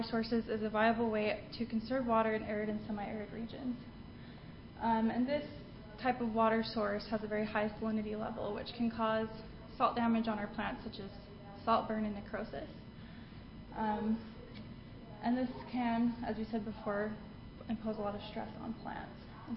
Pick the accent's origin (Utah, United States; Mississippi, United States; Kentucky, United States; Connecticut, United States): Utah, United States; So obviously I'm from Utah. We come from a very dry state